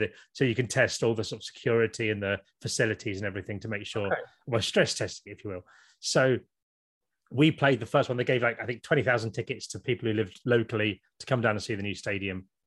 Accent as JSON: {"language": "English", "region": "South East England", "country": "United Kingdom", "tie": "born or raised there", "said": "I grew up in Kent in the 1980s."}